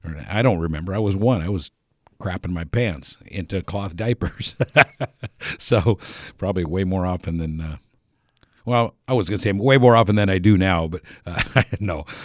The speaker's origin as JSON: {"language": "English", "country": "United States", "tie": "born or raised there", "said": "I've been here since I was born in 1960, so just after statehood, 6 months or so after statehood."}